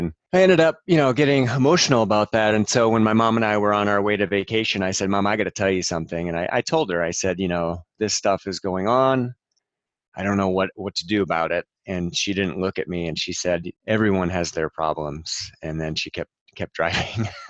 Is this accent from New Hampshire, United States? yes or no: yes; New Hampshire, United States; Growing up in New Hampshire in the 80s, my friend and I often reminisce about what that was like.